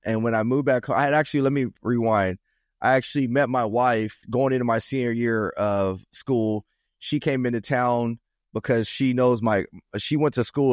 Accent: Rialto, California, United States; I grew up in Rialto, California. Rialto is a smaller city here in Southern California. It's about 5 or 10 minutes west of San Bernardino

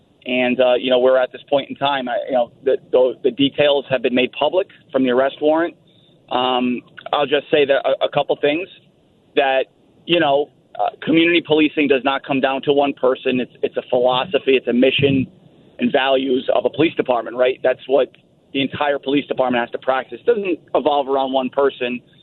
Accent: Johnston, Rhode Island, United States; I am. So I'm from the Johnson, Rhode Island area. I went to high school in Providence.

